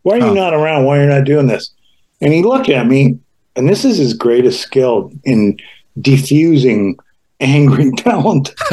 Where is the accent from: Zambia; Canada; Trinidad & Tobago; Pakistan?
Canada; now in New York, United States; I'm a Canadian in New York